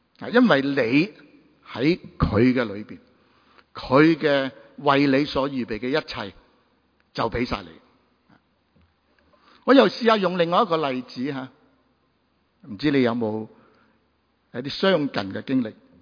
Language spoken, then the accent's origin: Chinese; Macau; moved away as an adult; now in Hong Kong, Hong Kong; 我是出生于澳门，和在当地受中小学教育，之后我来到香港在崇基督神学，之后成为牧者，至今超过了40年。